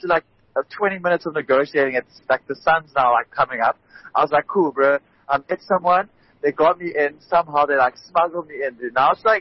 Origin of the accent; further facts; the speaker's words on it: South Africa; I was like, yo, I'm from South Africa, man.